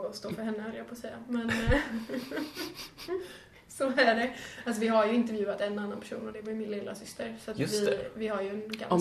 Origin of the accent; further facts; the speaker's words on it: Dalarna County, Sweden; accent: dalmål; försöka att inte prata så jättemycket dalmål som jag alltid gör.